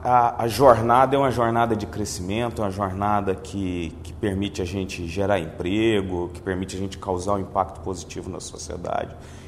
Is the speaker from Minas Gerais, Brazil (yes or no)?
yes; Minas Gerais, Brazil; Sou engenheiro de formação, sou mineiro, sou casado com a Raquel, pai da Manuela. Já estou aqui no Espírito Santo há 20 anos